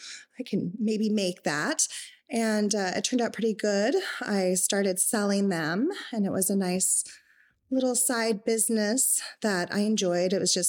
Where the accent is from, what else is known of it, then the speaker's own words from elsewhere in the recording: Palmer, Alaska, United States; I am from Palmer, Alaska. I went to school here.